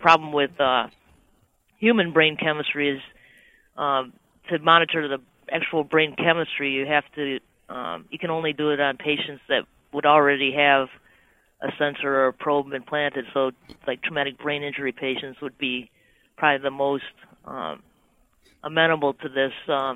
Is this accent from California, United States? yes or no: no; Detroit, Michigan, United States; I grew up in Detroit, so there's a Cranbrook Institute